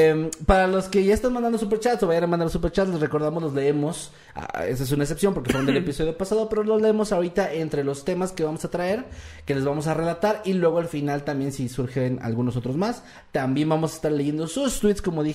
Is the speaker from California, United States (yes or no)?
no; Utica, New York, United States; Yo soy de Útica y nunca escuché el término hamburguesa.